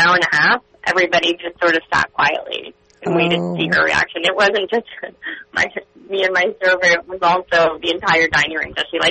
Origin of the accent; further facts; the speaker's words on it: Canada; I am Canadian.